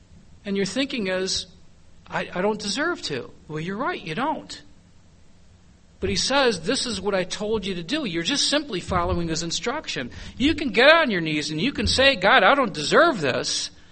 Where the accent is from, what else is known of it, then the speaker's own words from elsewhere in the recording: Tennessee, United States; I'm from Tennessee, a volunteer.